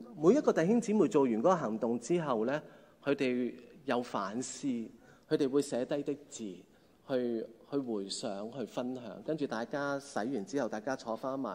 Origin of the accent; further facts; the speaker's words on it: Hong Kong; 大家都知道我哋香港人係好需要乾淨噶嘛